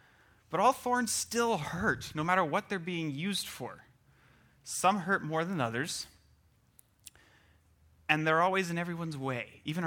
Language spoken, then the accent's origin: English; the South, United States; I'm from the South. We talk. It's what we do.